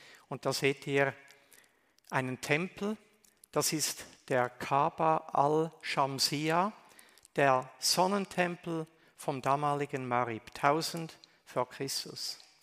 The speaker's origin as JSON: {"language": "German", "country": "India", "tie": "born or raised there", "said": "Ich bin in Indien aufgewachsen, auf dem Missionsfeld."}